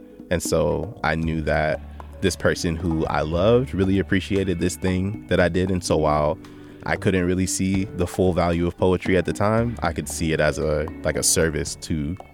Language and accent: English; Akron, Ohio, United States; I am a poet, writer, performer, and skilled living room dancer from Akron, Ohio. Growing up in Akron, there was a really close-knit relationship between the Black folks